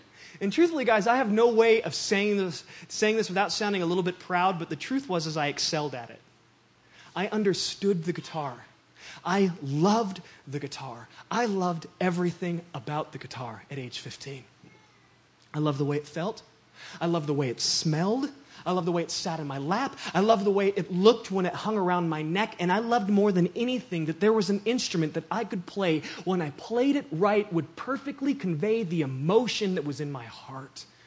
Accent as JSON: {"language": "English", "region": "Utah", "country": "United States", "tie": "born or raised there", "said": "I grew up in Utah, so certainly I'd heard of Jesus Christ."}